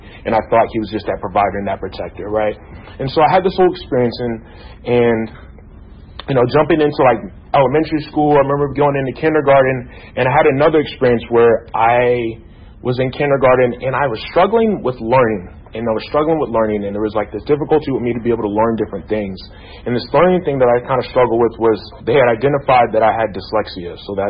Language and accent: English; Lawrenceville, Georgia, United States; So I grew up in Lawrenceville, Georgia, you know, Gwinnett County.